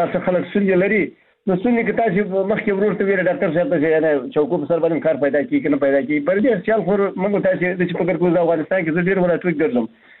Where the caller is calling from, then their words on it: Baghlan, Afghanistan; بغلان مې تماس نیولې